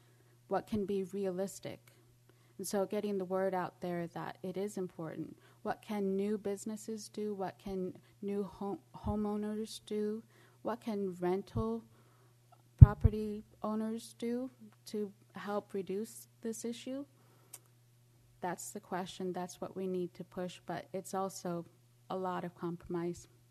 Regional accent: Alaska, United States; as an Alaska Native, growing up in Alaska, in this beautiful land that gives and gives to us

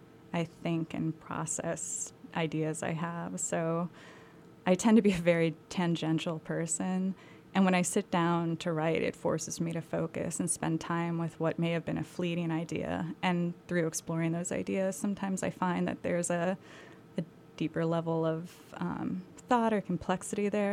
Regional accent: Rust Belt, United States; I grew up in the Rust Belt

